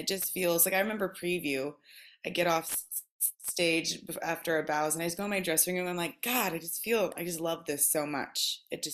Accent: Texas, United States; growing up in Texas, not having a lot of access to Broadway, of course, or like many stage productions, I think I got a lot of my inspiration from movies and television.

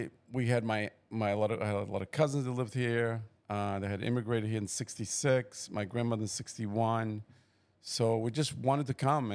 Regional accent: Cape Verde; That's 10 islands in the archipelago of Cape Verde. I lived in the smallest island.

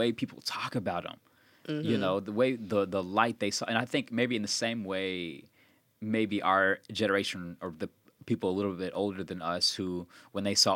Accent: Dallas, Texas, United States; also born or lived in Alabama; I grew up in the Dallas area, went to school in Alabama, never really spent much time in the Midwest aside from my internship.

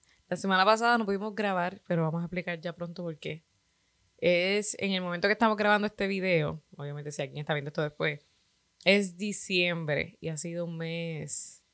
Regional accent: North Carolina, United States; nosotros somos de Carolina del Norte

